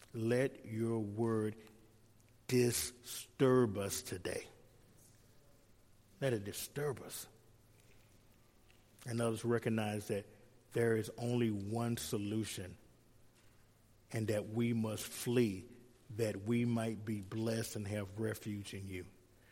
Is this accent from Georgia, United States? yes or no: yes; Atlanta, Georgia, United States; I'm from Atlanta and brought up in a traditional, typical black neighborhood in Atlanta, which would be like all black, okay? I mean, just all black.